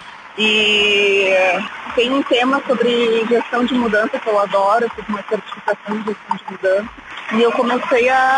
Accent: Rio Grande do Sul, Brazil; now in Chile; sou gaúcha, moro no Chile há 2 anos.

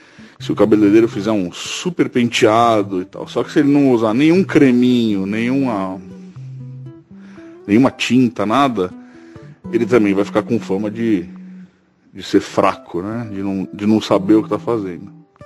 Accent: São Paulo, Brazil; Eu sou paulistano, mas eu moro no interior do Paraná agora.

